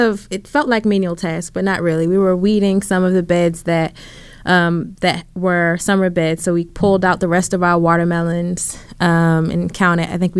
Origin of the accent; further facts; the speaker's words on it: Baltimore, Maryland, United States; Born and raised. Actually, I'm born and raised in Northwest Baltimore, where I work.